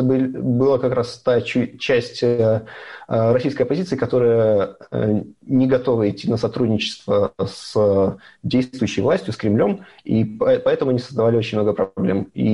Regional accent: Minsk, Belarus; мой одногруппник, тоже из Минска

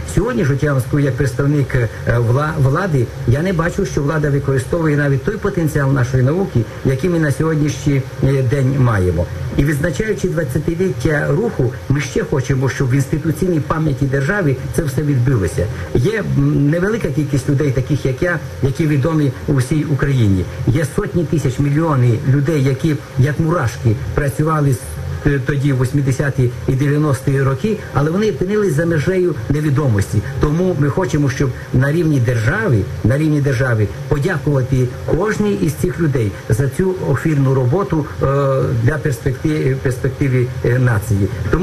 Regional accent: Zhytomyr Oblast, Ukraine; Так, а я із Житомирської області.

